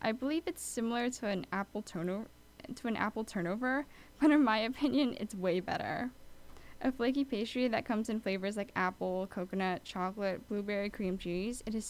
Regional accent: Hawaii, United States; As I am a person who was born and raised in Hawaii, my show is going to be talking about anything and everything about the 808 state.

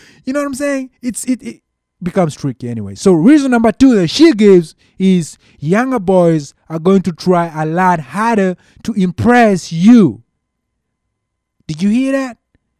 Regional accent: Kenya; I'm from Kenya, and we don't get tired when we run.

